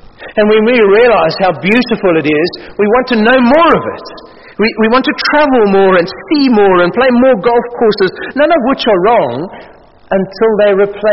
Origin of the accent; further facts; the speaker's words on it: Cape Town, Western Cape, South Africa; I come from Claremont. You know what Claremont is in southern suburbs, Cape Town.